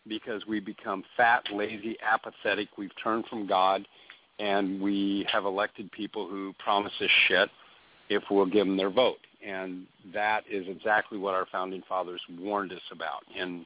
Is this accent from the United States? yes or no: yes; Northwest, United States; Well, I'm all Southern roots, too. But I grew up in the Northwest, so I don't have the passion of it like you do.